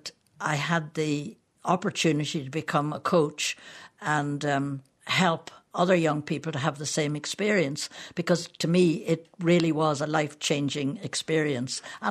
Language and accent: English; Kilkenny, Leinster, Ireland; I was brought up in Kilkenny